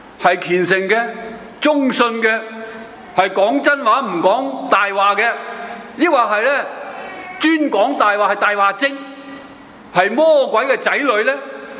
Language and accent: Cantonese; Hong Kong; 用翻我哋香港人讲说话咪更好